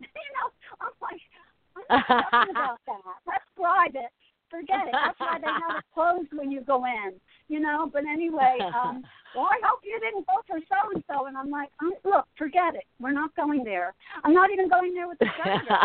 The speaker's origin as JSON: {"language": "English", "town": "Asbury Park", "region": "New Jersey", "country": "United States", "tie": "born or raised there", "lives_now": "San Diego, United States", "said": "because I grew up in Asbury Park, but I went to San Diego and I worked in for a Presbyterian church."}